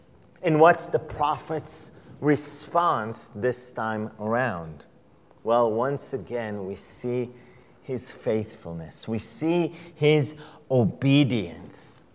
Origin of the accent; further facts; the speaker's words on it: Israel; I was born and raised in Israel.